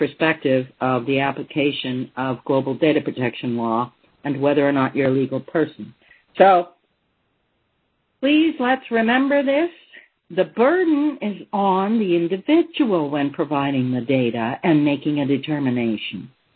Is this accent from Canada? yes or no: yes; Canada; I'm speaking as a Canadian here